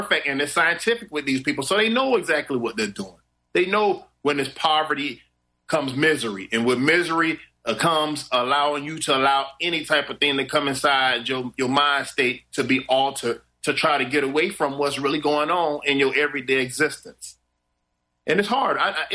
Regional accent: Miami, Florida, United States; Colombia is so far away from where I grew up in Miami, it was impossible.

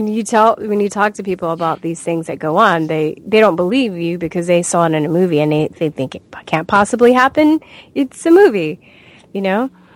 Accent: Los Angeles, California, United States; because growing up in Los Angeles, you know, I see how vulnerable people are all the time.

